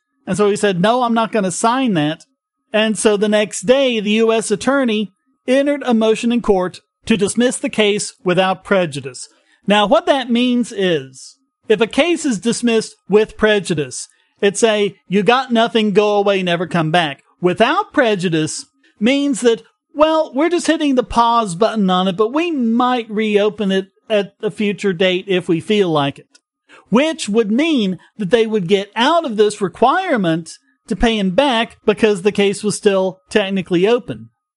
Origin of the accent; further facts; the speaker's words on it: North Carolina, United States; So this story that I've linked to has a story from my home state of North Carolina.